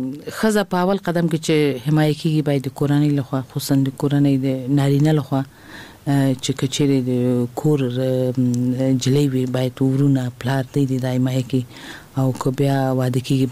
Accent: Kabul, Afghanistan; طبعا زه په خپل هیواد کې لوی شوی ما او ابتدایي ښوونځی ما د کابل په ښار کې چې موږ د کابل ښار نه یو یعنی زه د ولایت وایم خو دلته زه لوی شوی ما د کابل په ښار کې مې ابتدایي زده کړې کړې دي

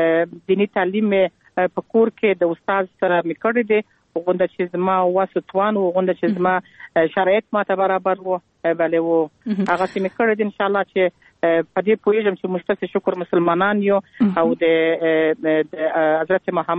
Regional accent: Kandahar, Afghanistan; born there; موږ خپل چې په کندهار کې پیدا شولو او زما اولادونه په کندهار کې پیدا شو

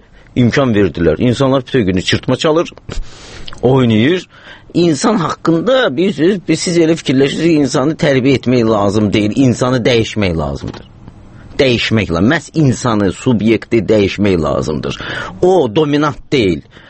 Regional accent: Tabriz, East Azerbaijan, Iran; Məsələn, Təbrizdə biz Təbrizliyik.

